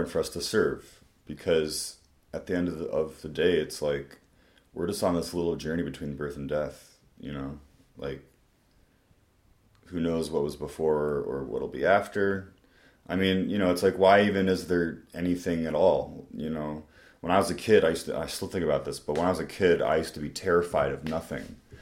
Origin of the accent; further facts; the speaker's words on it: United States; because I'm an American, I'm male, you know, I'm mixed race, but I'm mostly white. I live in New York.